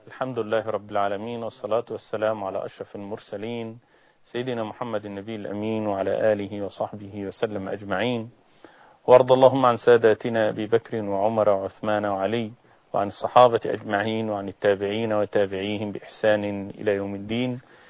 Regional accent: Egypt; عندنا في مصر

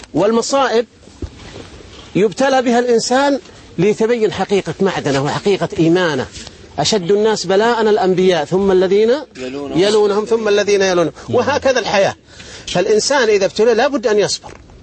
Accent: Tabuk, Tabuk Province, Saudi Arabia; انا من اهل تبوك.

